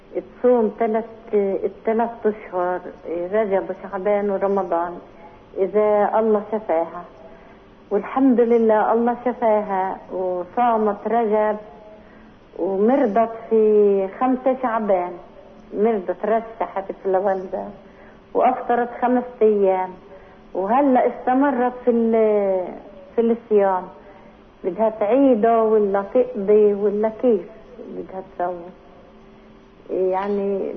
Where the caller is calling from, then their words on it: Beitunia, West Bank, Palestine; من بتونيا